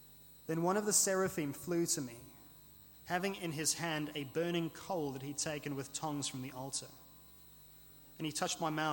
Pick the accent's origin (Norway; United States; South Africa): South Africa; Now, I come from South Africa, born and grown up there, and I grew up with real barbecues